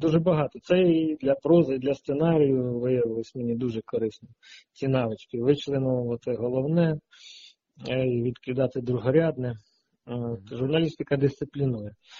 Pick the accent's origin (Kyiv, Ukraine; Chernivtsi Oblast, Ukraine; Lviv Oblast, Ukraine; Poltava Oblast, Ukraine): Poltava Oblast, Ukraine; Poltava; Для мене його мова майже рідна, тому що я сам із Полтавщини родом. Я виріс у Полтаві